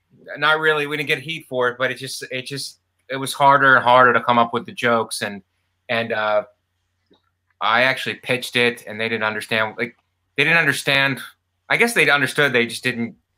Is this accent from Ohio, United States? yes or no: yes; Youngstown, Ohio, United States; also born or lived in Florida; Yeah, I was born in Youngstown. So, and I went to Stadium Drive in Boardman. And then we moved to Florida. And then spent some years in Florida. And then moved back to Ohio, Youngstown area